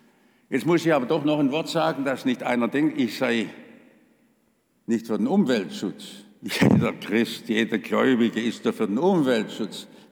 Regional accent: Stuttgart, Baden-Württemberg, Germany; Ich weiß noch, als Kind in Stuttgart, wie wir in den Trümmern waren

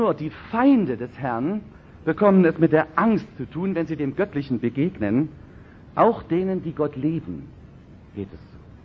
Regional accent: Saxony, Germany; So wie im Vogtland zum Beispiel, wo ich herkomme.

